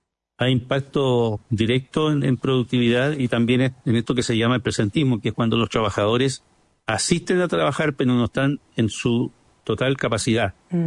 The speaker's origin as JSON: {"language": "Spanish", "town": "Concepción", "region": "Biobío", "country": "Chile", "said": "Yo soy penquista, esta historia es en Concepción."}